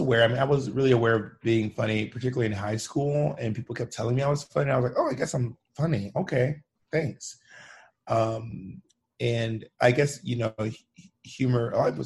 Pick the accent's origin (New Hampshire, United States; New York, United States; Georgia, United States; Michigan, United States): Georgia, United States; Atlanta; also born or lived in the South; I'm from Atlanta.